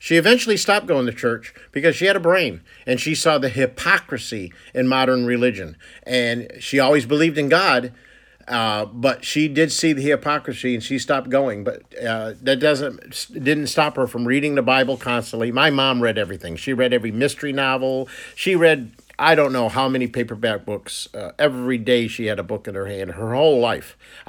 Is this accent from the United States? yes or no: yes; Milford, Connecticut, United States; She lived in Connecticut, in our home, the same home that I was born and raised in. I was born in the Milford Hospital, but I was raised in that home, and that home means a lot to me.